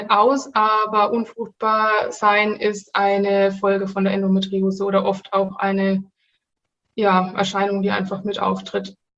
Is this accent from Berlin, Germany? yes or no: no; Nuremberg, Bavaria, Germany; also ich komme aus Nürnberg